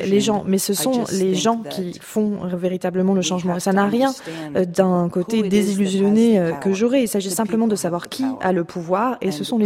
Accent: United States; vivre aujourd'hui aux États-Unis en tant qu'Américaine

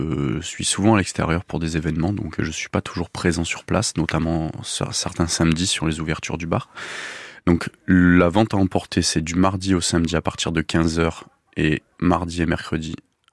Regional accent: Provence-Alpes-Côte d'Azur, France; Dans les Alpes-Maritimes.

